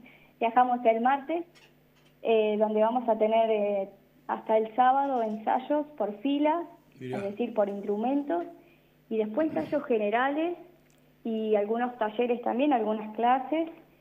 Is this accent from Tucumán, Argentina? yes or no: no; Realicó, La Pampa, Argentina; now in General Pico, Argentina; Yo, en mi caso, soy criada y nacida en Relicó.